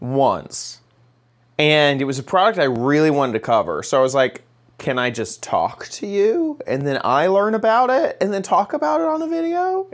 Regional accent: Texas, United States; in growing up in Texas, hummingbirds were absolutely a thing that we looked forward to seeing and had a feeder out in our yard.

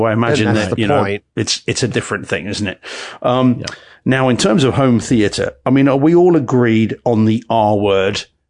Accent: United Kingdom; I'm British. I don't know guns.

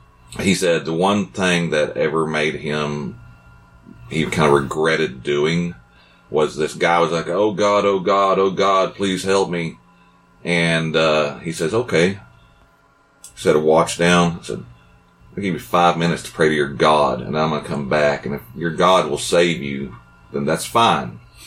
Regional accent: Texas, United States; And we grew up in North Texas where Henry Lee Lucas lived.

